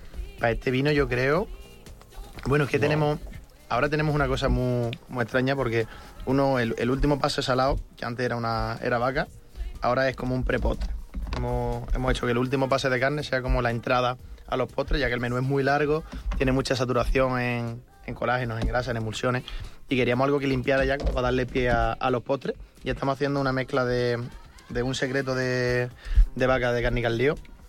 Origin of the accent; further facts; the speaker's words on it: Cádiz, Andalusia, Spain; Y yo que vengo de Cádiz, además, que es un sitio donde todo el mundo es como...